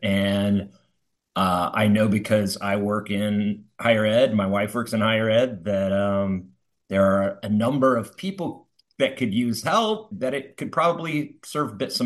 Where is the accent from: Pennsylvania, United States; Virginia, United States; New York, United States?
Virginia, United States; Harrisonburg; I'm from Harrisonburg, Virginia.